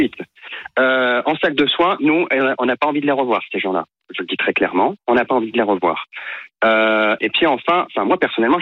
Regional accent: Lyon, Auvergne-Rhône-Alpes, France; Je suis de Lyon.

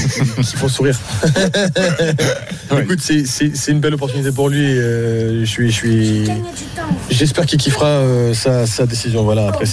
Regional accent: Charenton-le-Pont, Île-de-France, France; moi, déjà, je suis de Charenton. Donc, en fait, c'est le seul club pour lequel j'ai joué en jeune.

